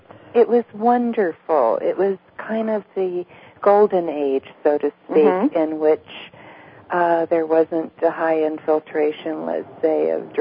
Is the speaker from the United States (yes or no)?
yes; California, United States; moved away; Well, I'm a Californian.